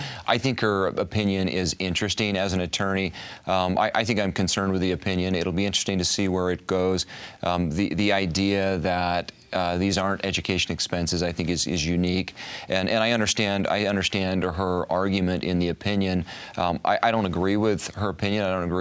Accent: Spanish Fork, Utah, United States; I was at the racetrack in Ogden. I'm from Spanish Fork, and there was a young man there gathering signatures.

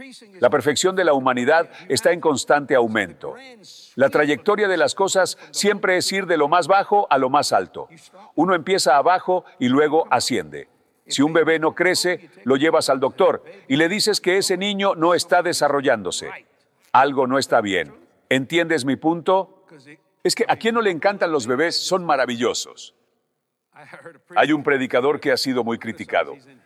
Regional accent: New Orleans, Louisiana, United States; also born or lived in Houma; La única razón por la que viví en Houma, porque soy un chico de Nueva Orleans, me crié aquí en la orilla oeste de Nueva Orleans.

